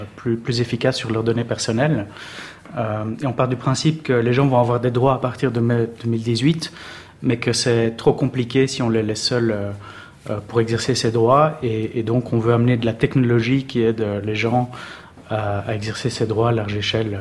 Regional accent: Belgium; now in Switzerland; je suis belge vivant en Suisse, diplômé d'école de commerce.

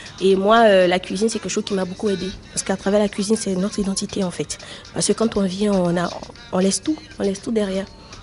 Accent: Côte d’Ivoire; Parce que chez nous, en Côte d'Ivoire, nous sommes en famille partout.

